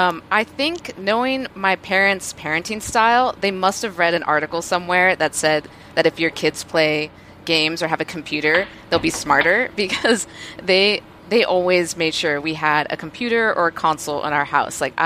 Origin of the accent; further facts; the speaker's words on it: Southwest, United States; So I grew up in the Southwest, so I really responded to the depiction of, like, the desert, the lifestyle of the desert, sort of the mentality of the Southwest